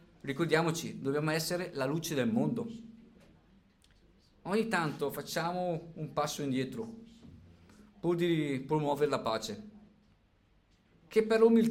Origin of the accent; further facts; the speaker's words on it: Lombardy, Italy; da bergamasco duro quanto sono, non mollo.